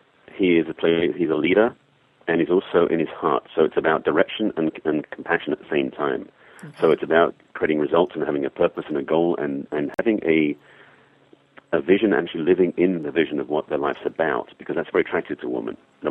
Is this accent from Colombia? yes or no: no; England, United Kingdom; accent: English; now in United States; you may have heard in my accent that I'm actually English originally, been here many years.